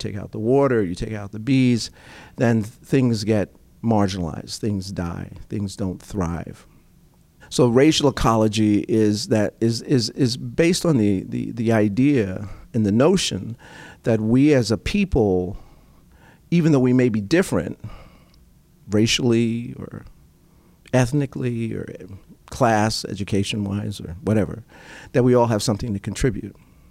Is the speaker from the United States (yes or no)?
yes; New York, United States; because I grew up in New York, I heard, "Don't talk like that. That's bad talk.